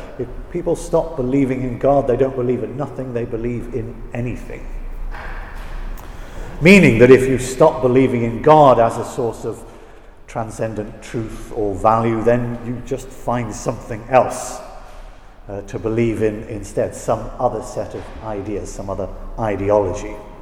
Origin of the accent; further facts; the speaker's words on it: Scotland, United Kingdom; accent: Scottish; my accent kind of comes back, and a little bit of bagpipes and a view of the lochs and the glens, and you know, I feel it in here, and I suddenly become Scottish again.